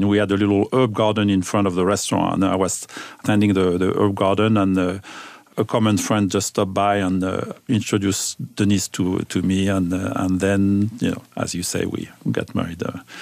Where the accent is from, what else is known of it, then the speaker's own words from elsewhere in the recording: Bourgogne-Franche-Comté, France; also born or lived in Normandy; Well, I was born in East part of France. I'm in a beautiful region called Franche-Comté, which is a different county like the Jura, and so on. My father was an agronomist, so we moved quite a bit during my childhood.